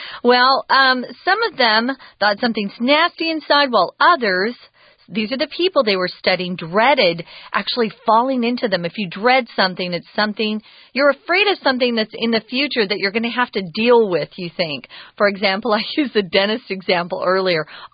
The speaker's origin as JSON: {"language": "English", "region": "Arizona", "country": "United States", "said": "Scorpion is what I always think of because I'm from Arizona."}